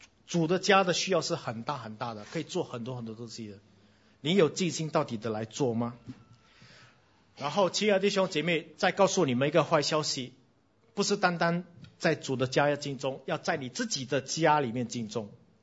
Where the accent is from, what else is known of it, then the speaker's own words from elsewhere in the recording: Singapore; 我们新加坡人典型的，我们都为未来准备的。